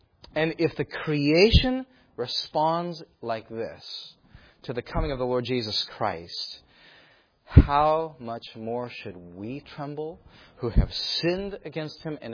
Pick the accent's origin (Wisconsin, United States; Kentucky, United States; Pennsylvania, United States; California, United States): California, United States; Now, I grew up in California, and I know the pastor did as well.